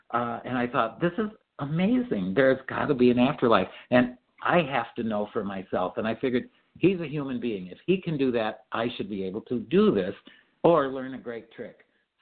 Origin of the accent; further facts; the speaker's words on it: Dunkirk, New York, United States; I grew up in Dunkirk, New York, which is 8 miles down the hill near Lake Erie.